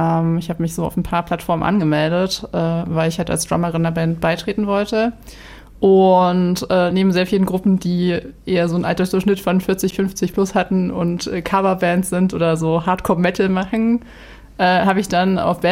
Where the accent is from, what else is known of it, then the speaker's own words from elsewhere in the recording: Leipzig, Saxony, Germany; Genau, ich komme aus Leipzig direkt auch.